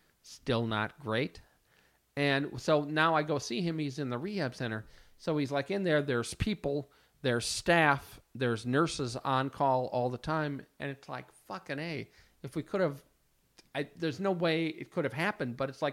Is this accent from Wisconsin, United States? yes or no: yes; Milwaukee, Wisconsin, United States; Luckily for me and my brother, we grew up in Milwaukee, which has an old German socialist background.